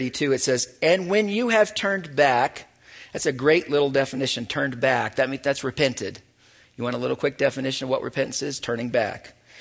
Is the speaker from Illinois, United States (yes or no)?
no; Texas, United States; I'm from Texas, y'all.